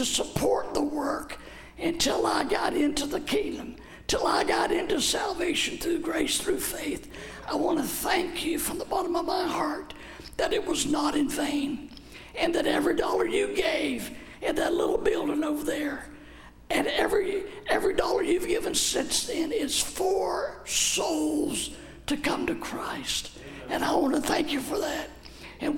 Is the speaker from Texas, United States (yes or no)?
yes; Fort Worth, Texas, United States; from Fort Worth area, and I was saved in 1972 right over here in the little church.